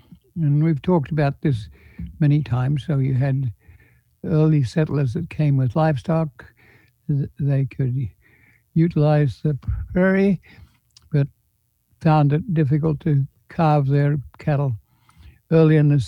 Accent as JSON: {"language": "English", "country": "Australia", "lives_now": "United States", "said": "I came from Australia"}